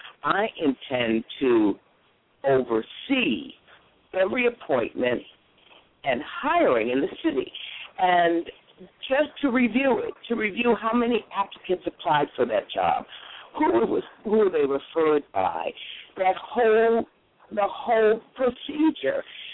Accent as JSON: {"language": "English", "town": "Boston", "region": "Massachusetts", "country": "United States", "tie": "born or raised there", "said": "I am a Bostonian, born, educated, the whole realm, and I've watched my city change"}